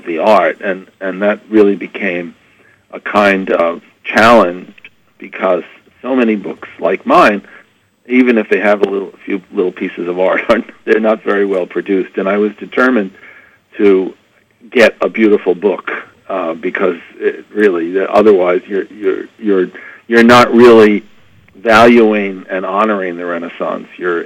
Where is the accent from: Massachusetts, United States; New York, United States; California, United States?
New York, United States; Bronx; I've always loved art, and even as a little kid growing up in the Bronx, I got my mother to let me get on the subway by myself when I was 7 years old